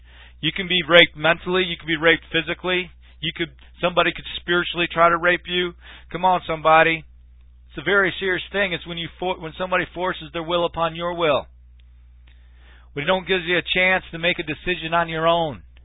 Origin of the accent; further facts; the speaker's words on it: United States; I'm an American. I have a right to freedom.